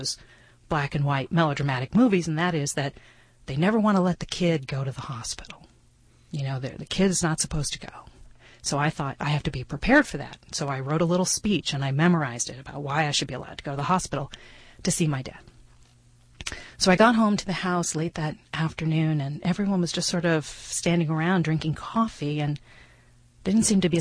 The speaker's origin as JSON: {"language": "English", "town": "Springfield", "region": "Virginia", "country": "United States", "tie": "born or raised there", "said": "I was 16 years old, and I went on a journey. I went from my hometown of Springfield, Virginia, up to Exeter, New Hampshire"}